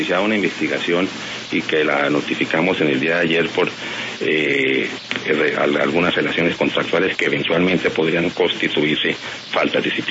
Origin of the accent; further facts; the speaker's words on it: Bogotá, Colombia; Hace muchos años estoy en la vida pública, aquí en mi tierra, en Bogotá.